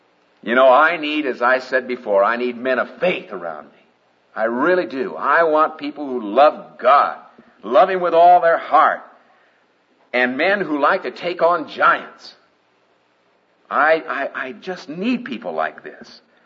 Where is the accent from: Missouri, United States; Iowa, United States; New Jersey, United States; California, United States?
Iowa, United States; Des Moines; You know, a dear guy, that young guy that came, I grew up with in Des Moines, Iowa, was a friend of my sister Charlotte and me